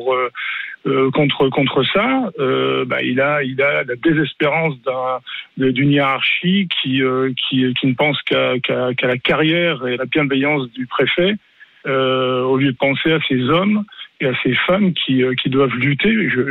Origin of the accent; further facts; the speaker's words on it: Auvergne-Rhône-Alpes, France; moved away as an adult; now in Limoges, France; quand je suis arrivé il y a 40 ans, je venais de la Haute-Savoie